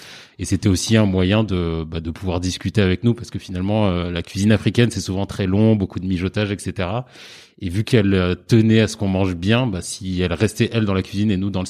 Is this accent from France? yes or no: yes; France; on est né et on a grandi en France. Par contre, on a toujours baigné dans la culture africaine